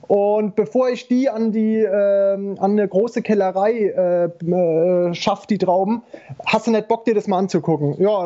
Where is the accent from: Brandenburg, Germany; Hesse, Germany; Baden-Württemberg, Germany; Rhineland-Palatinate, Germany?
Rhineland-Palatinate, Germany; aufgewachsen bin ich hier in der Pfalz und lebe auch noch hier